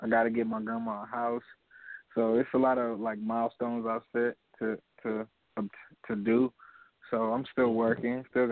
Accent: Los Angeles, California, United States; I'm not even from the Bay. I'm not from. I'm from LA. From Los Angeles.

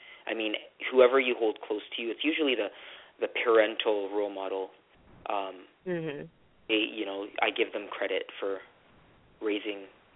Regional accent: Canada; born there; I am of Filipino descent. I'm Canadian-born, but I am Filipino ethnicity.

